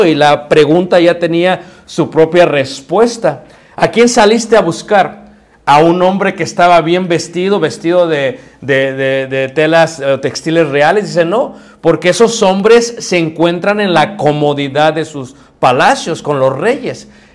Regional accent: Mexico; aunque pensamos automáticamente como mexicanos que langosta es como un grillo, como un chapulín

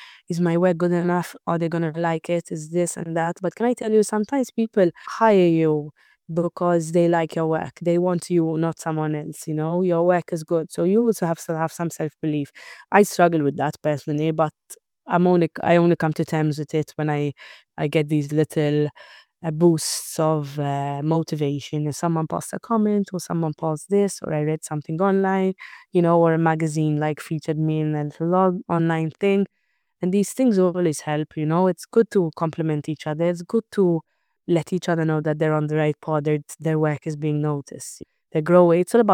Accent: Malta; I had around 20 influencers, quite big in my hometown, Malta.

